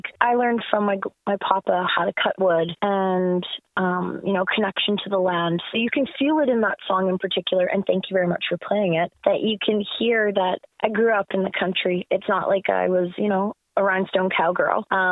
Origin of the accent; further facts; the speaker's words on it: Canada; I'm a Canadian recording artist